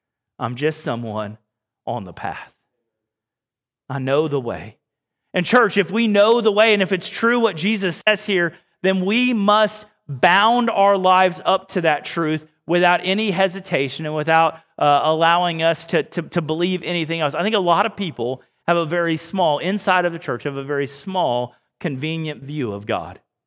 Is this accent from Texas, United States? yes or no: yes; Houston, Texas, United States; I grew up in Houston